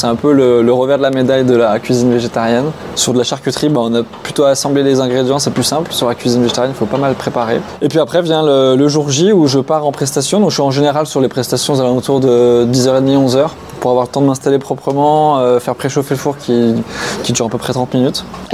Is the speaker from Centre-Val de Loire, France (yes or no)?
no; Lyon, Auvergne-Rhône-Alpes, France; Et donc j'ai voulu revenir à Lyon, qui est ma terre natale en fait.